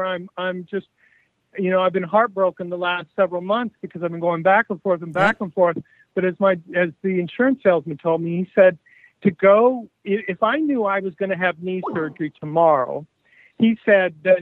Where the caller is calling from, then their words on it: Indiana, United States; I'm calling from Shopton, Indiana.